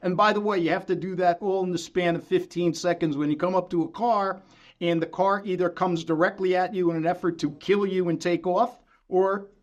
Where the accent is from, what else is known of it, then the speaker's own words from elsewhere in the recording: Newark, New Jersey, United States; Steve, where you and I grew up, North Newark, I grew up on First Avenue.